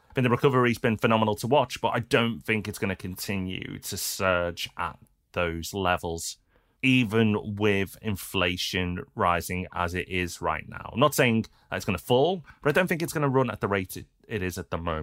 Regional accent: Liverpool, North West England, United Kingdom; And I am from Liverpool, so trust me, that's not easy to say.

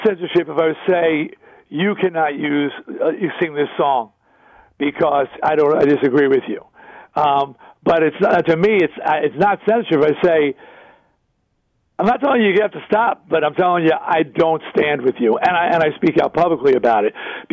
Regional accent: New York, United States; he's riding a subway in New York, and I'm from New York

